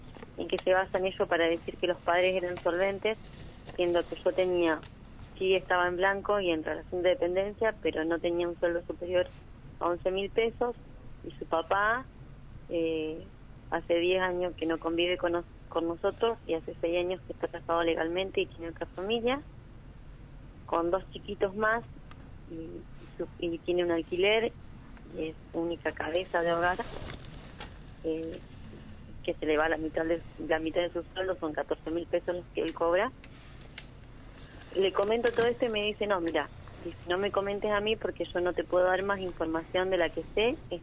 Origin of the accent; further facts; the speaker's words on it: Recreo, Santa Fe, Argentina; Además, cuento con el gasto de traslados a la ciudad de Santa Fe, yo soy de Recreo